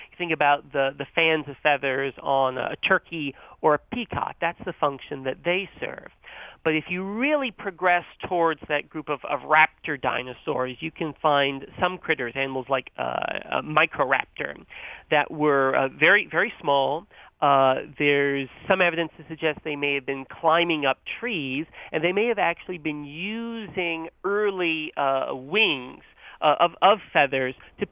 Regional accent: North Carolina, United States; born or raised there

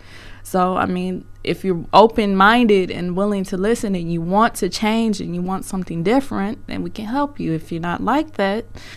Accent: Milwaukee, Wisconsin, United States; I guess growing up in Milwaukee, you know, my mom took me to the library, and I just kind of caught on to it.

